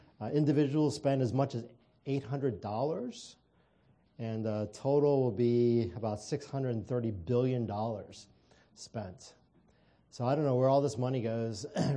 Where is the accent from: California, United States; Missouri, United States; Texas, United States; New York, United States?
Missouri, United States; and my home state of Missouri